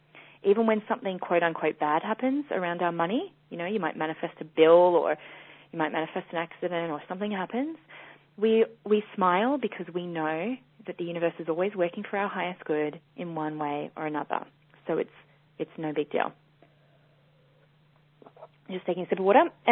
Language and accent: English; Australia; you might know that I'm Australian, or my accent might come as a complete shock to you